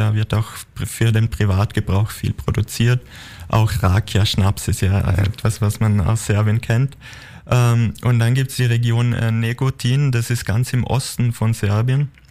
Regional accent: Austria; Brana ist aus Serbien, ich bin aus Österreich

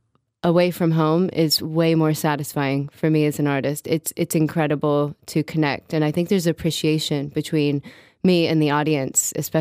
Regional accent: Midwest, United States; I grew up in the Midwest, and I have incorporated a different side of country to my music

